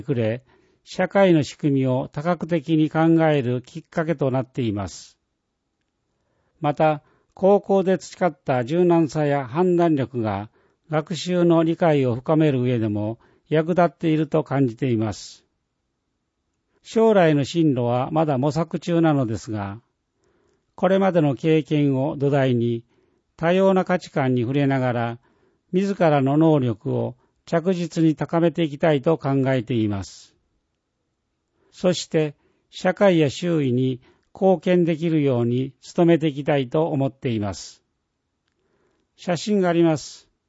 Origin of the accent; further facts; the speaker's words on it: Joto-ku, Osaka, Japan; 私は城東区で生まれ育ち、この20年間で多くの楽しい経験や思い出、そしてかけがえのない友人たちに出会うことができました。